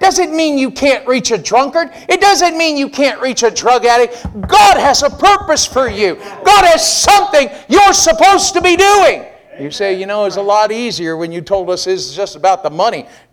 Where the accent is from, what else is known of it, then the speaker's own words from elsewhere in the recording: United States; We're not German, we're American.